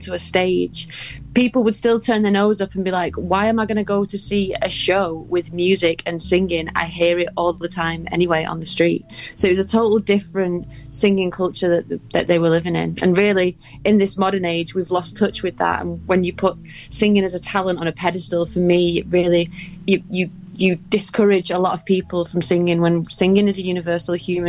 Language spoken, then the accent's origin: English; England, United Kingdom; That doesn't make no sense to me as an English person, the north.